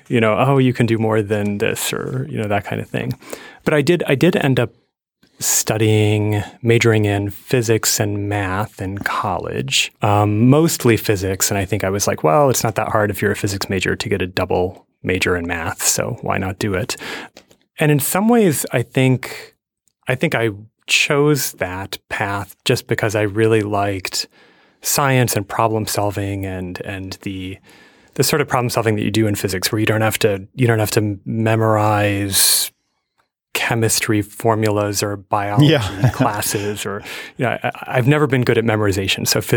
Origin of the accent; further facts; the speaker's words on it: New York, United States; So, but from the age of 10 onward, I grew up in New York State and went to college there. And then to grad school in Boston. So I'm a Northeasterner, definitely.